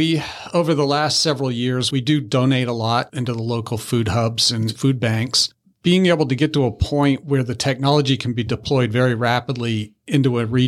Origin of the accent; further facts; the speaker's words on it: Massachusetts, United States; moved away as an adult; now in Charleston, United States; And I grew up in Massachusetts.